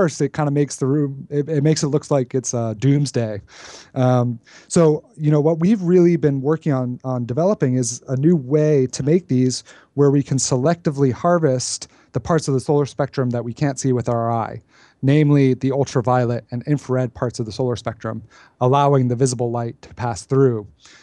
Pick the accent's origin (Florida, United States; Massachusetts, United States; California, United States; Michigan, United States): Massachusetts, United States; Boston; I grew up around a big city. I grew up just outside of Boston.